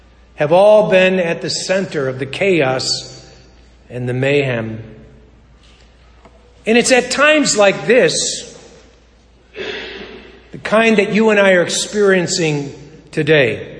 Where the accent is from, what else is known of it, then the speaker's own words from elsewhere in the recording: Chicago, Illinois, United States; Chicago, my hometown